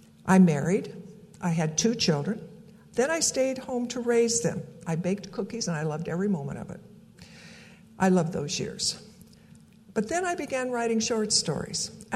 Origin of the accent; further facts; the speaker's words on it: Council Bluffs, Iowa, United States; So I loved growing up in Council Bluffs and our trips to the big city, Omaha.